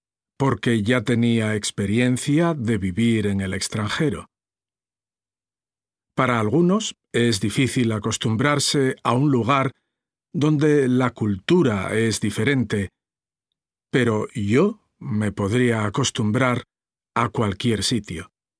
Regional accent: Spain; also born or lived in England; now in Hong Kong; soy español. Ahora vivo en Hong Kong. Ya llevo aquí un año. ¿Cómo pasa el tiempo? No es la primera vez que vivo en el extranjero. Antes de venir a Hong Kong, viví 3 años en Inglaterra

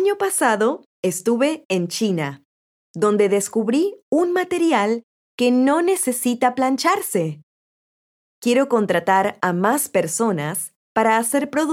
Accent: Spain; born there; Mi familia es de origen peruano, aunque nací en España.

